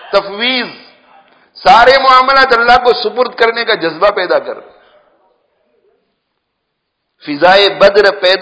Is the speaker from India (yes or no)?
yes; India; ہم انڈیا سے تعلق رکھتے ہیں تو انڈیا کی حالت میں روتے رہتے ہیں